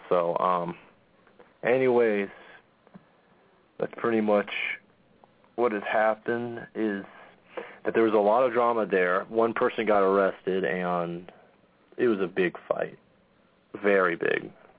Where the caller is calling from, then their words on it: Elkhart, Indiana, United States; Well, I'm calling from Elkhart, Indiana.